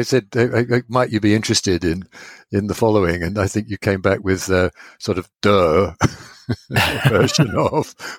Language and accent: English; Sheringham, East of England, United Kingdom; When I moved back to my hometown in Sheringham.